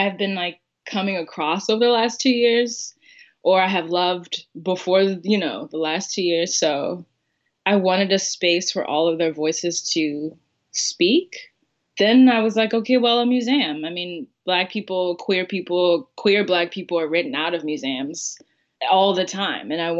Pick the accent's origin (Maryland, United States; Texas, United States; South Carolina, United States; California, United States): Maryland, United States; Baltimore; I'm from Woodlawn, the greatest suburb in Baltimore.